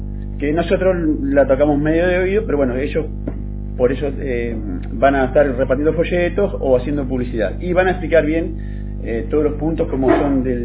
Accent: Argentina; por lo menos marcamos que somos argentinos y queremos cuidar nuestro patrimonio

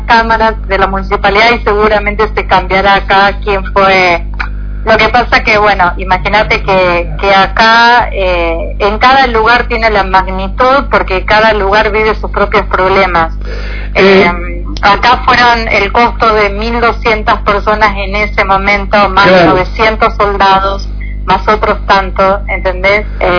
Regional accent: Argentina; now in Israel; yo como argentina, por ejemplo, si yo quiero ir en estos momentos a España, yo no puedo ir con mi pasaporte israelí.

